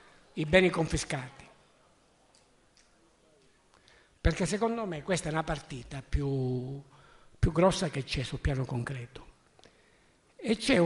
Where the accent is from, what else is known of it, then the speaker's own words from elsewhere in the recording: Calabria, Italy; Io sono calabrese